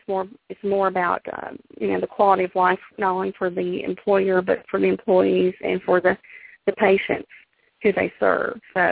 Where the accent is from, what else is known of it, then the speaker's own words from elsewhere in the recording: United States; I grew up in Rutherford County. I've always been active in my community and always believe in giving back.